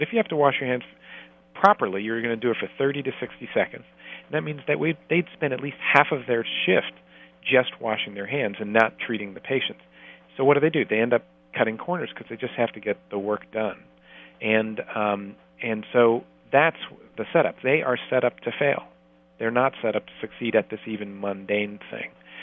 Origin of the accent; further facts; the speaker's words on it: Ohio, United States; Well, my family is Indian originally, but I grew up in Ohio.